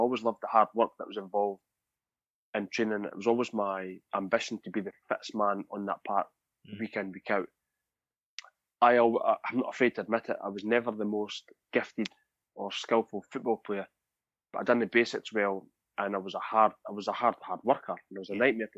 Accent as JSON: {"language": "English", "region": "Scotland", "country": "United Kingdom", "said": "I'm from Fife in Scotland"}